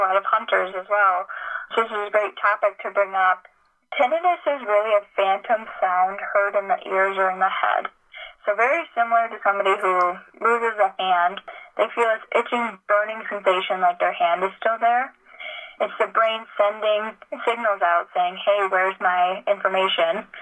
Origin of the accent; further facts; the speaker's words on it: Minnesota, United States; So I'm from Minnesota, but my significant other is from Wisconsin, so I actually get to do both deer seasons.